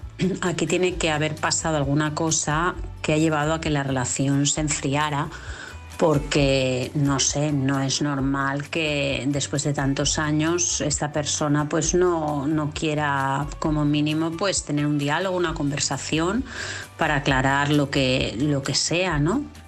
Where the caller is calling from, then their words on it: Vilassar de Mar, Catalonia, Spain; de Vilassar de Mar, de Barcelona.